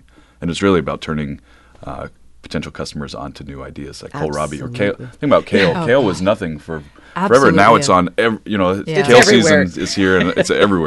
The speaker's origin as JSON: {"language": "English", "town": "Montreal", "region": "Quebec", "country": "Canada", "tie": "born there", "said": "My dad is from Montreal. I was born in Montreal. I'm fourth generation Quebecois"}